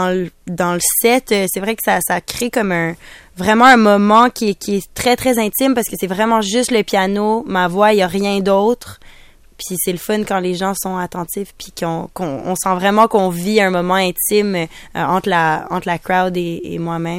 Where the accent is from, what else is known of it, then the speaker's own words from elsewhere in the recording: Montreal, Quebec, Canada; Moi, je parle du Québec, je parle de Montréal. Moi, je viens de Montréal.